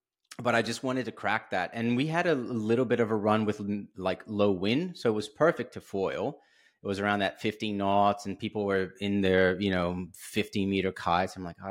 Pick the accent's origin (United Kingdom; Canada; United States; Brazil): Brazil; São Paulo; English is a second language; now in Australia; So I come from Brazil, and I live in Australia now for over 16 years, but I'm originally from Brazil and from São Paulo, which is a city that is not on the coast.